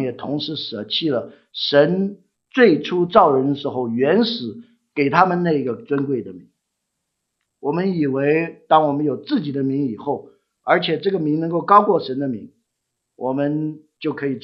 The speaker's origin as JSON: {"language": "Chinese", "country": "United States", "said": "我们美国人骂人有时候说"}